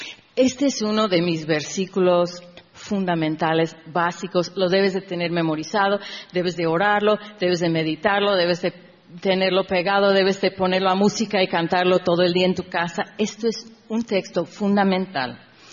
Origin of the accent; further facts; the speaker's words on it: United States; yo así gringa, okay, soy gringa, o sea, los gringos no son nada buenos, pero sí nos enseñaron, pues, filas